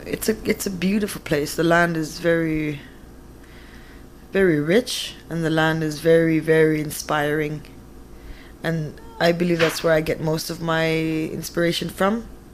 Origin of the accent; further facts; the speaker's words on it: Kuujjuaq, Quebec, Canada; I'm from Kutjuak, Nunavik. When I grew up, we didn't have stop signs, or we would, you know, it was very tiny. Growing up, it was 1,500, and today it's a population of 2,800 people. It's the biggest community of northern Quebec, of Nunavik